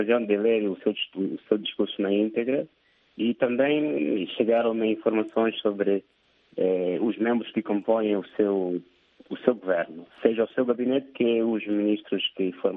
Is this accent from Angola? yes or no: yes; Angola; Eu gosto de me identificar como angolano, sabe?